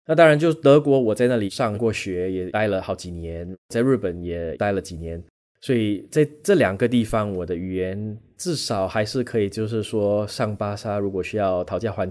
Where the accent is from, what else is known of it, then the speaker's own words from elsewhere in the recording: Singapore; 在新加坡我们就已经习惯了有很多不同的种族的朋友在一起上学，在一起吃饭，我跟我的教授也基本上就是用英语沟通的。